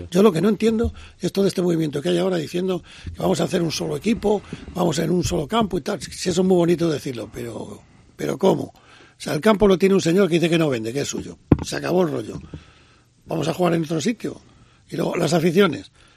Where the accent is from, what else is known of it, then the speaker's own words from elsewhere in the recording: Salamanca, Castile and León, Spain; soy de Salamanca, vamos, lo tengo más claro que el agua, de donde estoy y de donde soy.